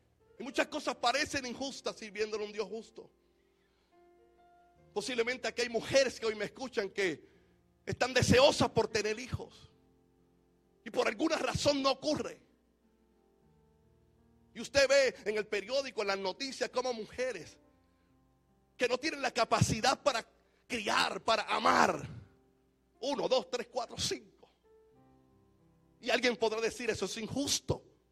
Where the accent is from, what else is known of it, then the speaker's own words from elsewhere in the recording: Puerto Rico; Y como puertorriqueño de pura cepa, pasé lento.